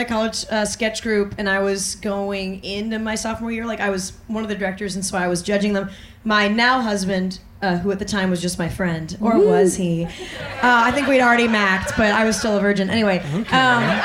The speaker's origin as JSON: {"language": "English", "town": "Long Island", "region": "New York", "country": "United States", "said": "I'm from Long Island. I can't pronounce Hugh."}